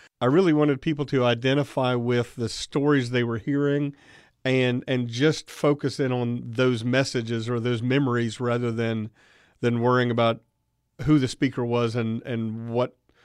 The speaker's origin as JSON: {"language": "English", "town": "Charleston", "region": "West Virginia", "country": "United States", "tie": "born or raised there", "said": "I grew up in the Charleston area and was well-versed, or I thought I was well-versed with the story of baseball in this region."}